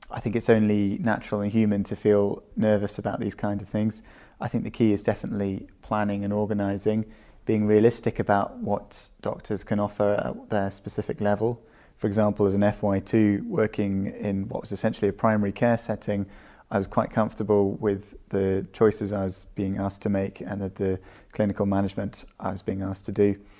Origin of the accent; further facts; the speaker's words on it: Wales, United Kingdom; I'm a doctor from South Wales, currently studying the Diploma of Tropical Medicine and Hygiene in Liverpool